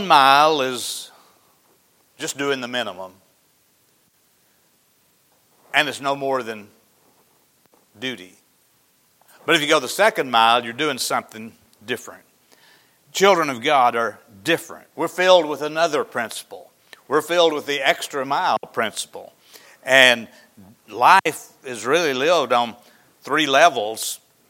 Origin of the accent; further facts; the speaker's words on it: Arkansas, United States; where I grew up in Izzard County, we had all gravel roads back in the 50s and 60s just about, and everybody pretty well knew each other in the whole county